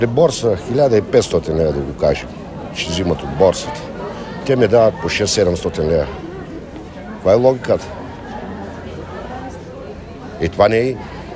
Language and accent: Bulgarian; Breznitsa, Blagoevgrad Province, Bulgaria; От Брезница.